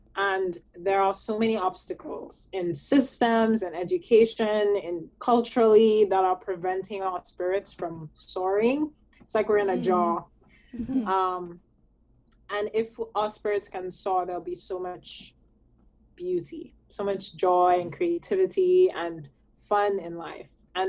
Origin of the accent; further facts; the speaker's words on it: St. Lucia; I'm from St. Lucia